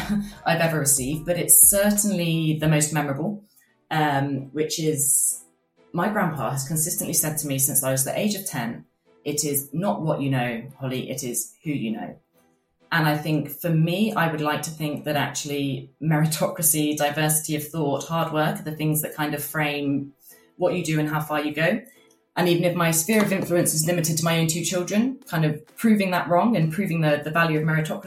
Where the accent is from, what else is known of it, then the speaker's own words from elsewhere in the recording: United Kingdom; I guess I would say I'm typically British in my ability to speak languages, which is I can't.